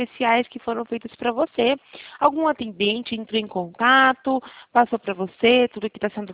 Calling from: Campinas, São Paulo, Brazil; Então eu falo aqui de Campinas.

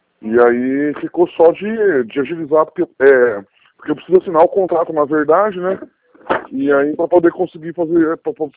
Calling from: Campo Grande, Mato Grosso do Sul, Brazil; Eu falo de Campo Grande.

